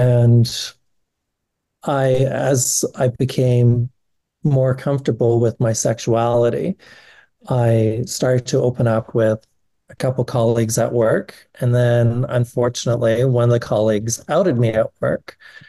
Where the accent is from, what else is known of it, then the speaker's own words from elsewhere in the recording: Alberta, Canada; I grew up in Alberta, which is kind of like America's Texas